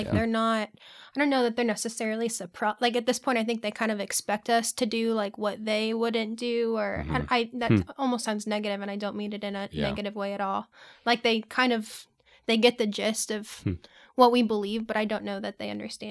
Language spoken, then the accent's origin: English; St. Charles, Missouri, United States; So I grew up in St. Charles, Missouri, like a suburb of St. Louis, with a Catholic family and Catholic grandparents